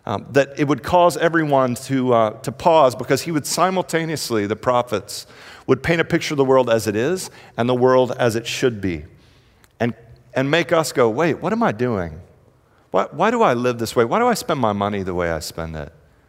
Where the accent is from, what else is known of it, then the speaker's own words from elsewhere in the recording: Houston, Texas, United States; Just a little bit about me. I am from Houston.